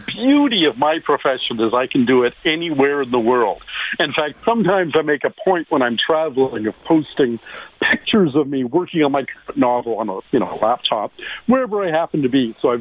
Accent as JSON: {"language": "English", "town": "Ottawa", "region": "Ontario", "country": "Canada", "tie": "born there", "said": "I was born in Ottawa, but only lived there for 4 months."}